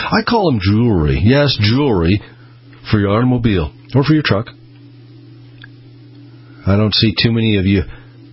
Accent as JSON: {"language": "English", "town": "Boise", "region": "Idaho", "country": "United States", "tie": "born or raised there", "said": "It used to be where, in fact, where I grew up and how I grew up here in Boise, I grew up in a gas station, a full-service gas station"}